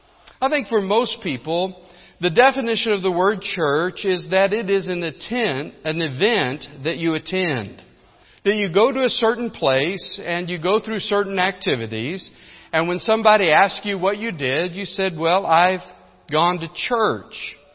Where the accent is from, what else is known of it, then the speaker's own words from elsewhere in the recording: New Mexico, United States; We're from New Mexico. And we share that good common background with one another.